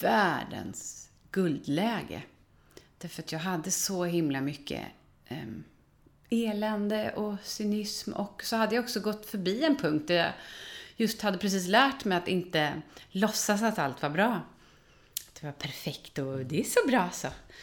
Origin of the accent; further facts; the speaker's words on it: Hultsfred, Kalmar County, Sweden; Jag är från Hultsfred. Jag har aldrig hållit på med droger.